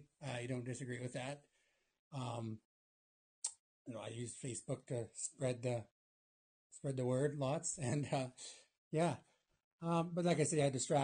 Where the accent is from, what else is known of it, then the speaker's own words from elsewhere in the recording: Stelton, Saskatchewan, Canada; I'm from Stelton, Saskatchewan, 33 years old, born and raised, never left home, basically. Still live on the family farm.